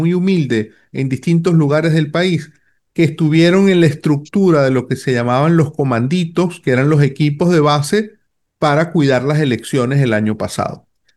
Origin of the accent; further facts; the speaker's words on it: Venezuela; Como venezolano, pues quisiese que hubiese una resolución pacífica de esta situación